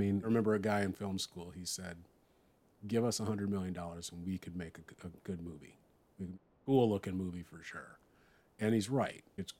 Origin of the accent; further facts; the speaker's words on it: Midwest, United States; from home, being a Midwesterner, it's nice to rep